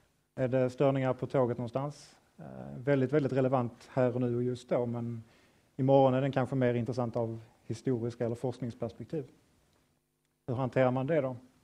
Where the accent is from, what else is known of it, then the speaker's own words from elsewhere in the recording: Skåne, Sweden; accent: Scanian; Jag har viss brytning på skånska, så vill ni ta det på engelska så kan jag göra det också.